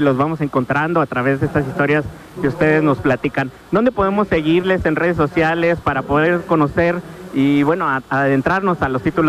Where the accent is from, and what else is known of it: Mexico